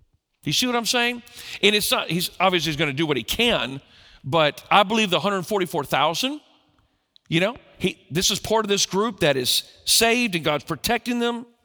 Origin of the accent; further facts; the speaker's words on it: California, United States; I grew up in Southern California. Denny's were just kind of everywhere, okay?